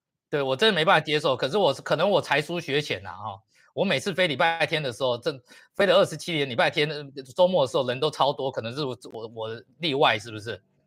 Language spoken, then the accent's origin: Chinese; Taiwan; 你当我们台湾人他妈这么好骗啊？